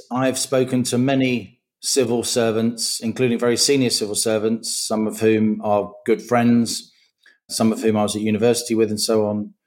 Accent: London, United Kingdom; I'm a Londoner. You're dissing. Peckham's not my manner, because I'm a North London boy

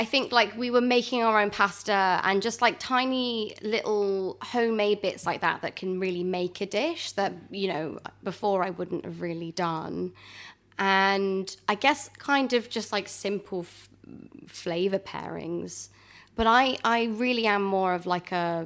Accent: Bristol, South West England, United Kingdom; born or raised there; moved away as an adult

